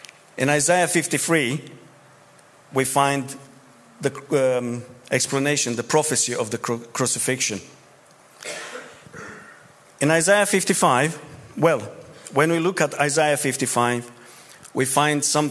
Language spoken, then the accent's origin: English; Romania; English is a second language; I'm from Romania. I've been here longer than I've been in Romania.